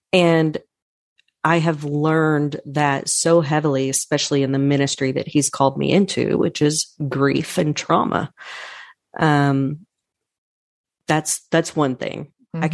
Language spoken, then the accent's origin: English; Irving, Texas, United States; I'm from, I'm born and raised in Irving, Texas.